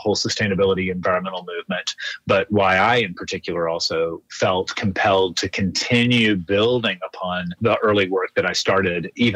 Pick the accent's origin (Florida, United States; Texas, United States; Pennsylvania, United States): Florida, United States; I grew up in the southeastern United States. I grew up in North Florida and was educated in Virginia and Georgia.